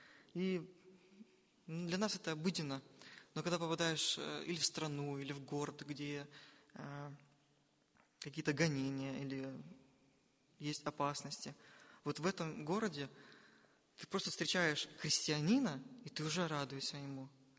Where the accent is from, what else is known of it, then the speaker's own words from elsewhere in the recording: Ukraine; Но так как я с Украины, я работал в это время